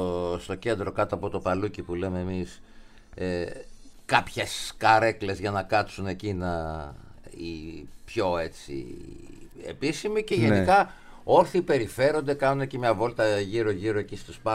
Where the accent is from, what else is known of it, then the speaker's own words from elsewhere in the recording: Nea Smyrni, Attica, Greece; Για παράδειγμα, Νέα Σμύρνη έχει αυτές τις μέρες και έκθεση βιβλίου και έκθεση γενικά εκεί στο χωριό μου.